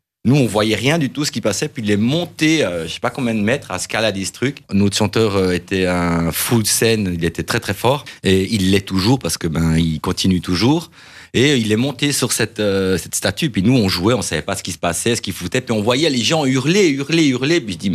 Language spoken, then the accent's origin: French; Lecce, Apulia, Italy; Moi, j'ai mon père qui est Lecce, qui vient de là, et ma mère a un père de Taranto